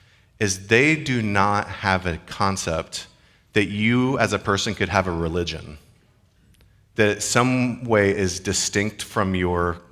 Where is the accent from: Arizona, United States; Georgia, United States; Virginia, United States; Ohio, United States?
Georgia, United States; like I feel that way as I'm from Georgia.